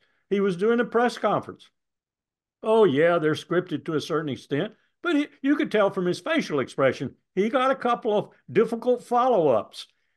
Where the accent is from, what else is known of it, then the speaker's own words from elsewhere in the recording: South Carolina, United States; I'm from South Carolina.